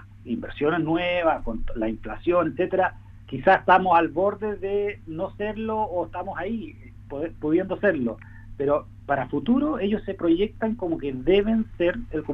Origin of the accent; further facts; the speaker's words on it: Puerto Varas, Los Lagos, Chile; porque tú sabes, yo soy de Puerto Vara, espero que Los Lagos también cada vez tenga mayor capacidad productiva.